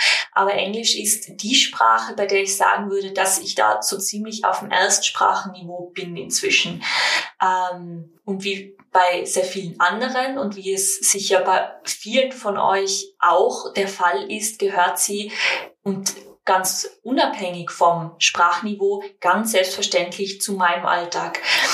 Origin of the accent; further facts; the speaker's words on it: Tyrol, Austria; accent: Tyrolean; dass ich Englisch fließend spreche, schreibe und auch verstehe, auch oder wenn man beim Reden nur die Tirolerin durchmerkt.